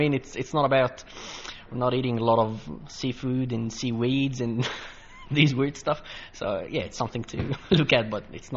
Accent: Cairo, Cairo Governorate, Egypt; English is a second language; moved away as an adult; now in Bendigo, Australia; I'm from Egypt.

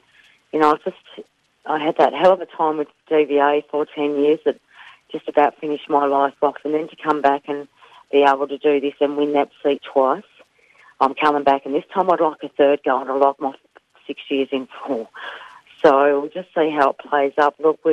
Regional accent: Australia; well, apparently we're not as Australian as we bloody come

